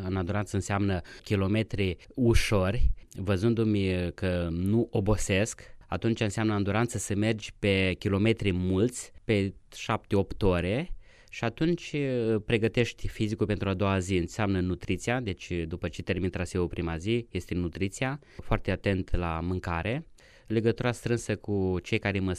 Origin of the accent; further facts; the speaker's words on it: Iași, Iași County, Romania; pentru că locuiesc în Iași, este orașul meu natal